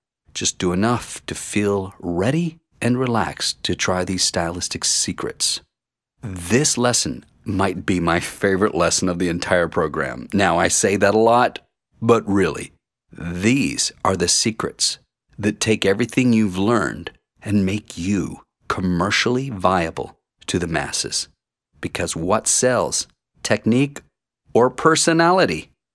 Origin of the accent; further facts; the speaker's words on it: Texas, United States; One of my answers, I'm from Texas, and I'm a Texan, and I'm an American